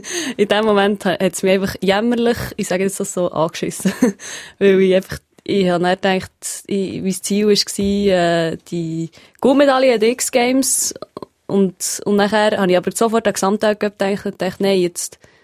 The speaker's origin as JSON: {"language": "German", "town": "Ursenbach", "region": "Bern", "country": "Switzerland", "tie": "born or raised there", "also_born_or_lived": "Habsburg, Aargau", "said": "Also im Aargau bin ich geboren und in Habsburg die ersten 5 Jahre verbracht. Und dann hat mein Vater einen Job bekommen in Ursenbach. Und ist wegen dem, sie ist unsere Familie dort gelandet"}